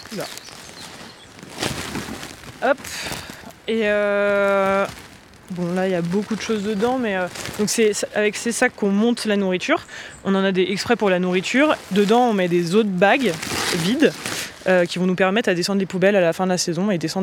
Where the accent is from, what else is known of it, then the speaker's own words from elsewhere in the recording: Les Contamines-Montjoie, Auvergne-Rhône-Alpes, France; Moi j'ai grandi au Contamine, donc c'est dans la vallée qui est à côté de Chamonix, dans le Val-Montjoie.